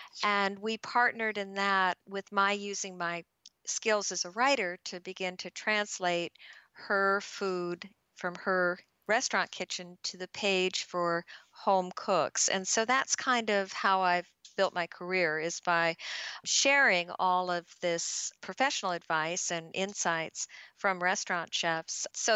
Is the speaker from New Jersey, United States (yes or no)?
yes; New Jersey, United States; now in Minneapolis, United States; And actually, I grew up in New Jersey. But when I moved to Minneapolis, I was just blown away by the bounty in our farmers markets